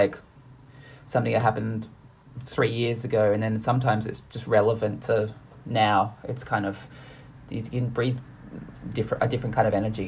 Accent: Adelaide, South Australia, Australia; now in Melbourne, Australia; Like I grew up in Adelaide, and like when I was growing up, there was like very little that was exciting.

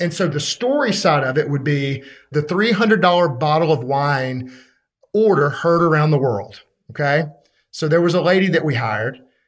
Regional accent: Birmingham, Alabama, United States; I'm from Birmingham, Alabama. I drink wine out of a Solo cup.

